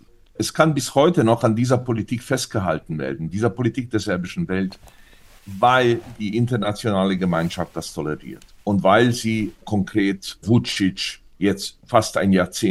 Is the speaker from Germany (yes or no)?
no; Brčko, Brčko District, Bosnia & Herzegovina; auch zum Beispiel auch meine Heimatstadt Brčko und noch andere Ortschaften